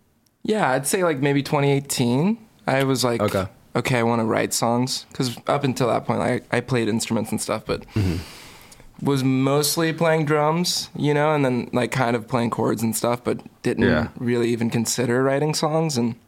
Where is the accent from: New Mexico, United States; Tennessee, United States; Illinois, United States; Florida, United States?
Tennessee, United States; Murfreesboro; also born or lived in Hermitage; Which I live there now. And then, grew up in Murfreesboro. My mom and my siblings moved there and met my stepdad and my step-siblings when I was in, like, third grade. And we moved to Murfr